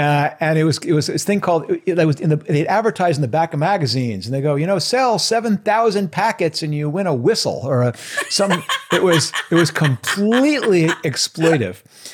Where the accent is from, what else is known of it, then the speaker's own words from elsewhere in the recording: New York City area, United States; Well, I grew up in outside of New York City. I mean, I grew up in a little place about 40 miles where everyone in the city considered, that's upstate, that's the country.